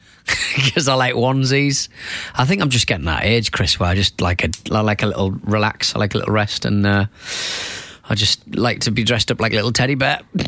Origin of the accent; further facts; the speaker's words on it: Hartlepool, North East England, United Kingdom; I went to my hometown of Hartlepool.